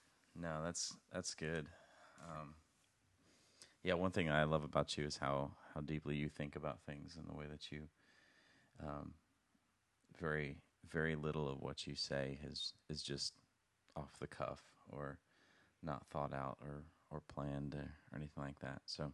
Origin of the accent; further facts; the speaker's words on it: Brandermill, Virginia, United States; I loved playing football with, you know, in the yard out with friends growing up in Brander Mill.